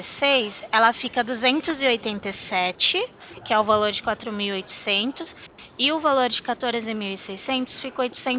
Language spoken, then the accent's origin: Portuguese; Limeira, São Paulo, Brazil; Eu sou aqui de Limeira, pertinho de Campinas.